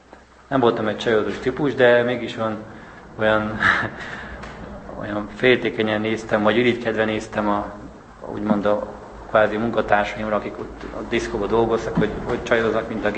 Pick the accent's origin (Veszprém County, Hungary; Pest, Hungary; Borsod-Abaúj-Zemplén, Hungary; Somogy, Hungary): Pest, Hungary; Pilisvörösvár; otthon még édesapámmal betonoztuk a kerítést, és a helyi lelkész, Pilisvörösváron, mely onnan származok